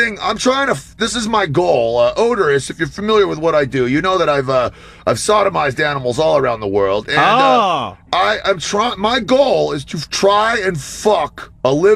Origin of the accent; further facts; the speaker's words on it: Washington, D.C. area, United States; I was took the form of a pimply-faced little suburbanite in the suburbs of Washington, D.C., where I grew up on Jay Adams and Tony Alva.